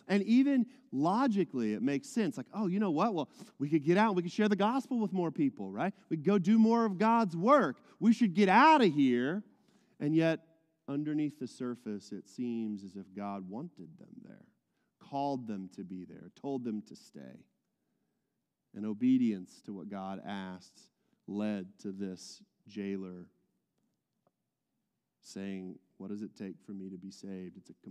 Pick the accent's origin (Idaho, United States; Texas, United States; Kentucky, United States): Texas, United States; Amarillo; I'm from Amarillo, Texas, if you didn't know, and some of you may not know that.